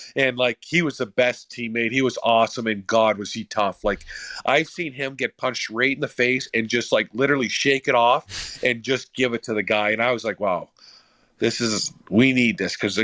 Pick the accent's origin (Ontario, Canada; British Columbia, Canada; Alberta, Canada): Ontario, Canada; Sault Ste. Marie; Sault Ste. Marie. And just an unbelievable guy. And I met him in the middle of nowhere. I was going fishing with a couple of my buddies. Like, I'm from a small town.